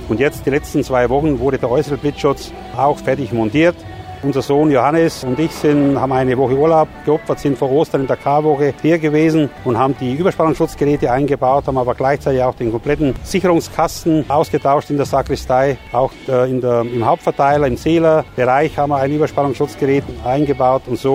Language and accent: German; Sântana, Arad County, Romania; now in Germany; meine alte Heimat Banat St. Anna besuche